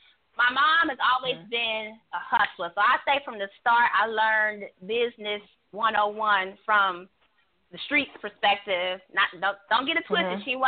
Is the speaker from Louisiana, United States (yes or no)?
no; Chicago, Illinois, United States; I am a Chicagoan, the best city on the face of the planet. That is where I am from.